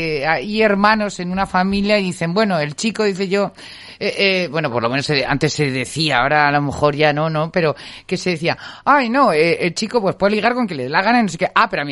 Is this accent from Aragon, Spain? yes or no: yes; Teruel, Aragon, Spain; yo soy de Teruel